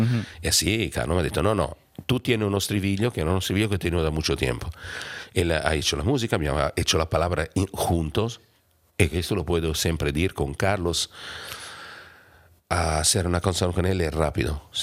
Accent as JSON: {"language": "Spanish", "country": "Italy", "second_language": "Spanish", "moved": "as an adult", "lives_now": "Vinaroz, Spain", "said": "me fui de Italia, viajaba mucho para España antes, aunque cuando estuve joven, ¿no? Me fui con mi primo, me paró por casualidad en Vinaroz. Quindi stiamo parlando del 2015."}